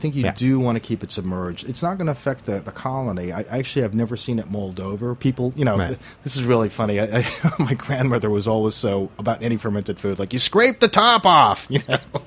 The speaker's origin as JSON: {"language": "English", "country": "Guam", "tie": "born or raised there", "said": "I learned this from my neighbors growing up on Guam. We have a huge Korean population."}